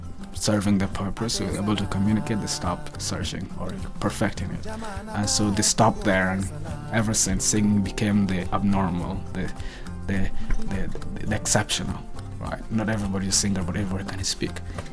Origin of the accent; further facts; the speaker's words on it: South Sudan; I am from South Sudan.